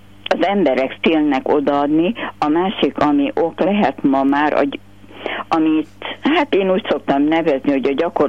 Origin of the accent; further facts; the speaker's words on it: Győr-Moson-Sopron, Hungary; Valamikor a 50-es évek végén, 60-as évek elején én Sopron közelében nőttem föl egy szénkatolikus faluba